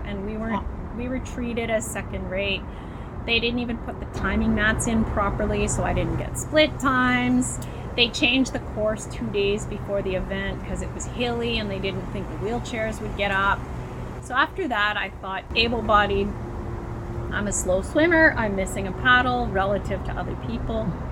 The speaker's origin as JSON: {"language": "English", "town": "Edmonton", "region": "Alberta", "country": "Canada", "tie": "born or raised there", "said": "I grew up in Edmonton."}